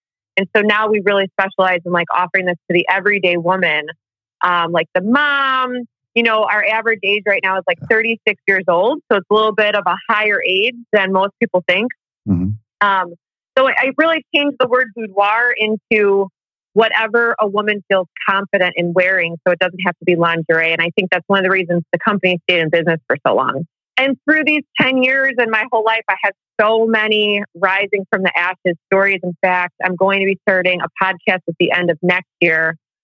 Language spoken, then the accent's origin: English; Chicago, Illinois, United States; So I'm from Chicago, the suburb.